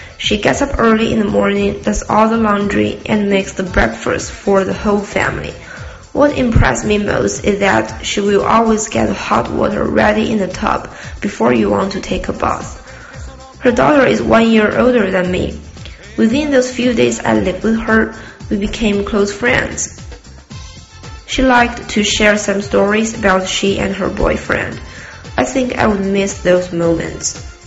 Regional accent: Beijing, China; I'm from Beijing.

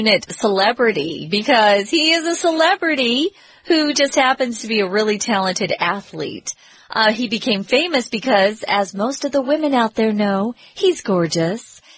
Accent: United States; Now, it's hard for me to say football because I'm an American and we call it soccer.

